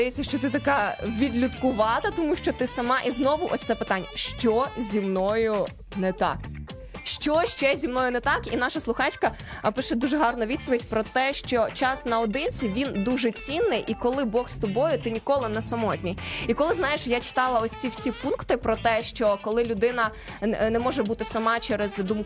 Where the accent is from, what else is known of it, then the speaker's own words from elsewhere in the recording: Vinnytsia, Vinnytsia Oblast, Ukraine; коли я переїхала в велике місто, для мене це був величезний виклик, тому що я з Вінниці. І коли ти переїжджаєш, ну, Вінниця – це розвинене місто, але воно маленьке, знаєш, там ми всі один одного знаємо